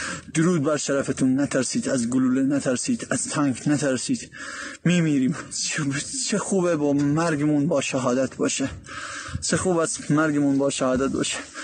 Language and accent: Persian; Iran; نه، ما یک ایرانی هستیم و یک ایرانی میمانیم.